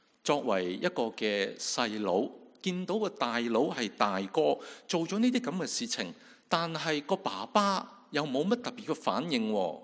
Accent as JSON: {"language": "Chinese", "country": "China", "said": "可能我们中国人所说的君子报仇，是不是十年未晚？"}